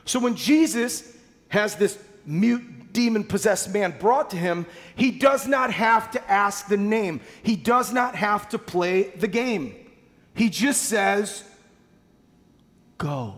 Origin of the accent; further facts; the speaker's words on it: Michigan, United States; I don't know how to play either, which is weird because I'm from Michigan.